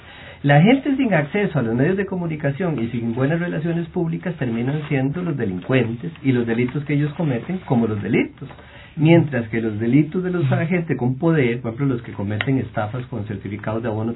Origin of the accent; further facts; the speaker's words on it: Costa Rica; yo soy una víctima sin nombre, y todos los costarricenses lo somos